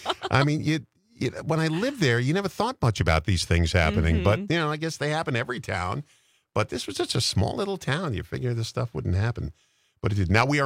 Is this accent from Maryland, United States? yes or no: no; Bronx, New York, United States; also born or lived in Massapequa; But it was Gracie Mansion where the mayor lived. My hometown. After I moved out of the Bronx, we moved to a town called Massapequa.